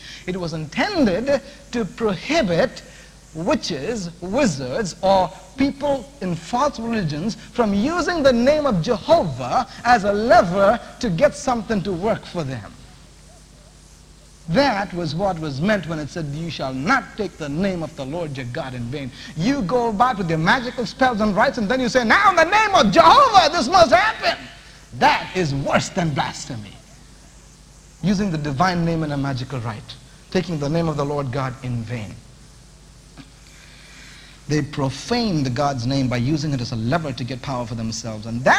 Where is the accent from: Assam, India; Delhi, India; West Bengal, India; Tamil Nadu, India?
Tamil Nadu, India; Chennai; born there; Madras, where I was born in India.